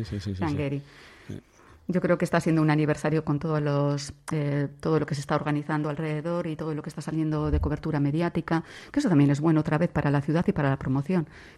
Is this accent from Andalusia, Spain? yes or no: no; Bilbao, Basque Country, Spain; me parece maravilloso como bilbaína